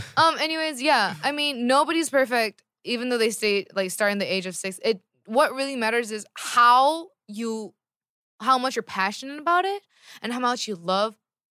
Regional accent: California, United States; I'm from California.

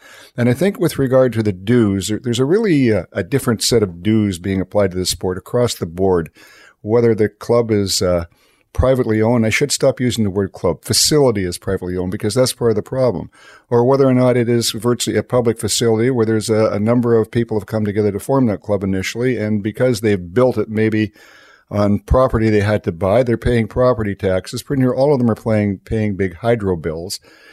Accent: Edmonton, Alberta, Canada; I mean, we're both from Edmonton. We know how things have operated there.

